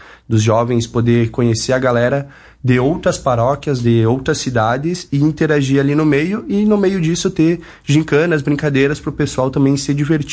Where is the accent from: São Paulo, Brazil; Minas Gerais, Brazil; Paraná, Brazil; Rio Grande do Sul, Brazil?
Rio Grande do Sul, Brazil; Marau; assim como eu, que sou de Marau